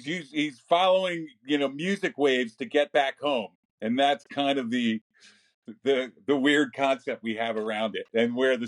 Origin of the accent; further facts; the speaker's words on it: Princeton, New Jersey, United States; And I grew up in Princeton, New Jersey. There was a great like import record store